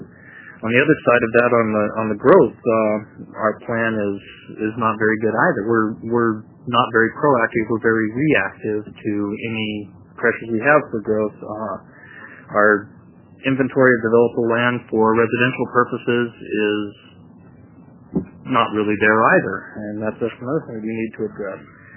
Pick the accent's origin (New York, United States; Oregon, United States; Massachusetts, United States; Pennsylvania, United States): Oregon, United States; Astoria; now in Halsey, United States; My whole life I've lived in small communities. I grew up in the Clapton-Astoria area, and I live in Halsey now.